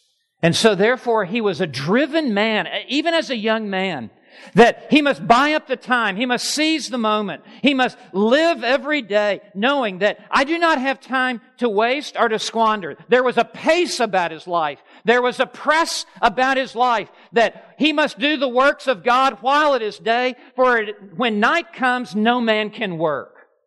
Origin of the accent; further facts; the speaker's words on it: Memphis, Tennessee, United States; When I went to college, I went to Texas Tech University. I grew up in Memphis, Tennessee.